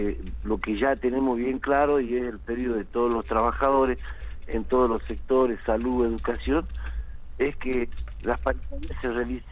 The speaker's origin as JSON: {"language": "Spanish", "town": "Rosario", "region": "Santa Fe", "country": "Argentina", "said": "vengo yo de Rosario, de la frontera"}